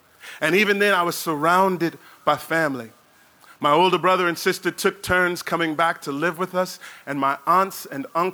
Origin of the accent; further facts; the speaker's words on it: St. Louis, Missouri, United States; Everywhere I go in these United States, when I tell folks that I'm from St. Louis, they inevitably ask me two questions.